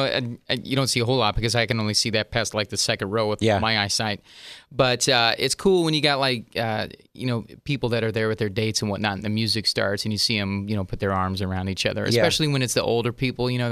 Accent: Kansas City, Kansas, United States; Yeah, I grew up in Kansas City, Kansas, okay. and went to high school there

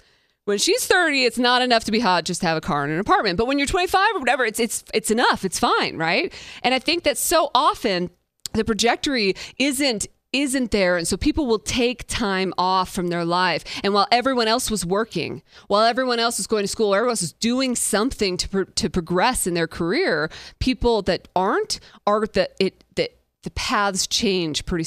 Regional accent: Las Vegas, Nevada, United States; So I grew up here in Las Vegas

